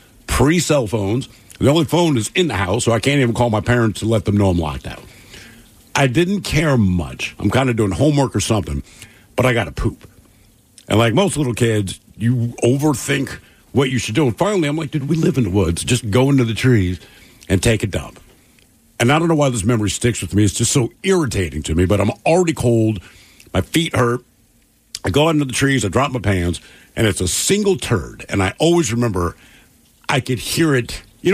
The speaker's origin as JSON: {"language": "English", "town": "Rochester", "region": "New York", "country": "United States", "tie": "born or raised there", "said": "Growing up in Rochester, man, it's so cold there all the time."}